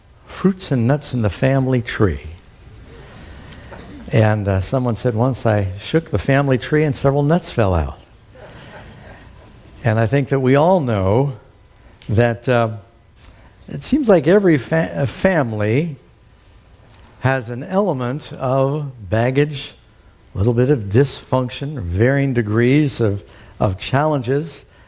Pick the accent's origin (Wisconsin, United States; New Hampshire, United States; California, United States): California, United States; I used to tell people, I'm from California, the land of fruits and nuts.